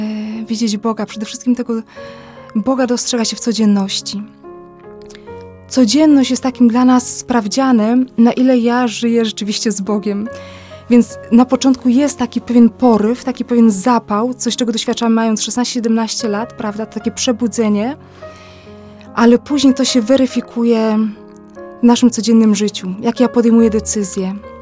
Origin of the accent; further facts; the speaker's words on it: Lubusz Voivodeship, Poland; Że pochodzę z diecezji zielonogórsko-gorzowskiej